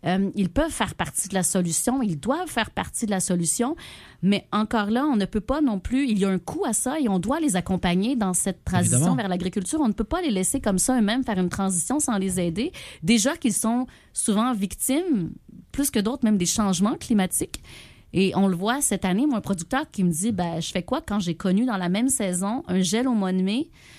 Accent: Brigham, Quebec, Canada; born there; c'est vrai que je me décris du milieu rural. Je suis née à Brigham, un petit village, avec des chevaux.

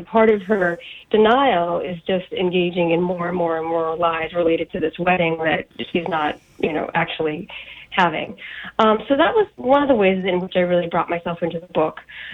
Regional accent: Massachusetts, United States; Yeah, so again, I grew up on the water. I grew up on the North Shore of Boston.

